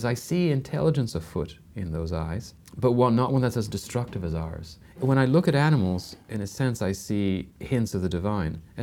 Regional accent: Canada; I'm Canadian, which is a very secular country

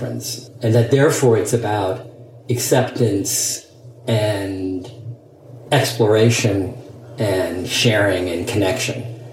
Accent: England, United Kingdom; as a gay man growing up in Alan Turing's England, where sexual activity was punishable by chemical castration, that was a plausible fear to have.

